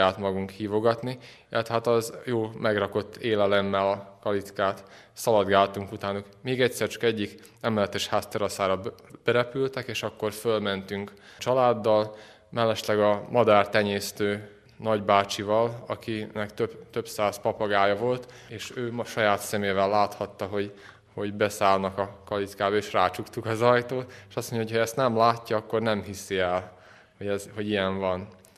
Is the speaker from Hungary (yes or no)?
no; Čantavir, Vojvodina, Serbia; Hát a szerbiai Vajdaságból, Csantavérről, ez Szabadka közelében lévő nagyobb falu, ilyen 6-7 ezres, bár most már az elvándorlás óta lehet, hogy csak 4, nem tudom pontosan.